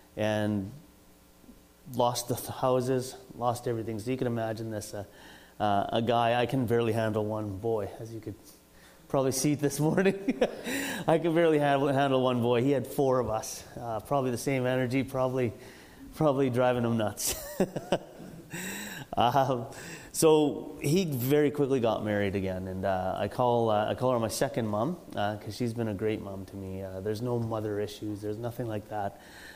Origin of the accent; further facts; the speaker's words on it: Gumti, Punjab, India; born there; So I was born in India, in a small village, probably less than 1,000 people, less than the amount of people that are on the island here.